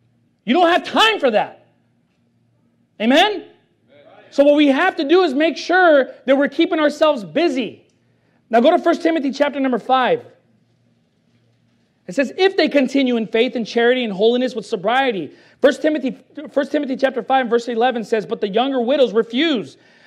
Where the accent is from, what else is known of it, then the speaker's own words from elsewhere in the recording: Los Angeles, California, United States; Well, I come from Los Angeles where there's a lot of Hispanics, and we call it being a chismosa.